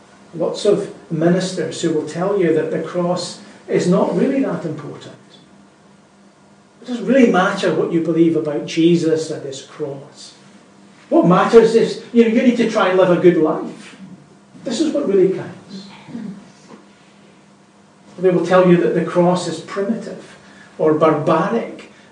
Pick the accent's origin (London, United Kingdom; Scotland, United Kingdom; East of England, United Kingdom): Scotland, United Kingdom; Where I grew up in Lanarkshire, we lived not far from the Clyde Valley.